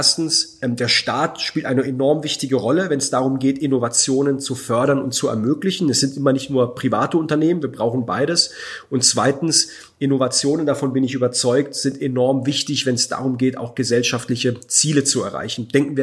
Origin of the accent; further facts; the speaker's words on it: Heidelberg, Baden-Württemberg, Germany; Das war, als in Heidelberg, in meiner Heimat und Geburtsstadt, Nazis demonstrieren wollten